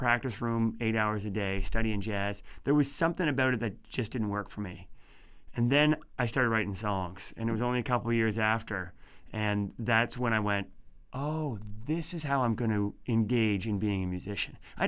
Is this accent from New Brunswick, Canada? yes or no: yes; New Brunswick, Canada; now in Nova Scotia, Canada; I'm actually from New Brunswick, and I live in Nova Scotia now.